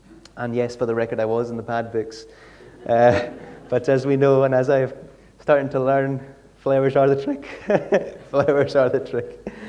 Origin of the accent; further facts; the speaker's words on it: Isle of Lewis, Scotland, United Kingdom; accent: Lewis; I am from the Isle of Lewis, hence my accent. I don't have a very strong Lewis accent